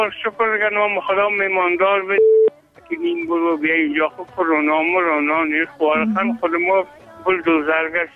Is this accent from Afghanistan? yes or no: yes; Afghanistan; ما زم افغان های شل جنگ هستیم.